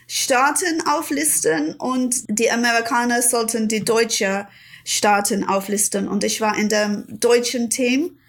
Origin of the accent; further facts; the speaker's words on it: Ilford, London, United Kingdom; Ich komme nicht wirklich aus London. Ich komme aus Ilford. Das ist so Spandau-mäßig.